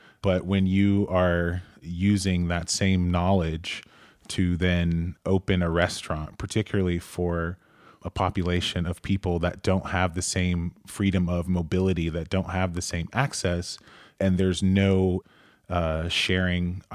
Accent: Atlanta, Georgia, United States; I think even, you know, I'm from Atlanta, and the way that people talk about barbecue regionally

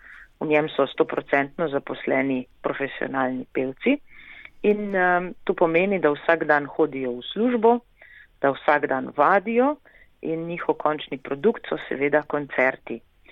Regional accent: Ajdovščina, Goriška, Slovenia; prihajam iz Ajdovščine, z Gorna Vipavska dolina, zame najlepši kraj na svetu.

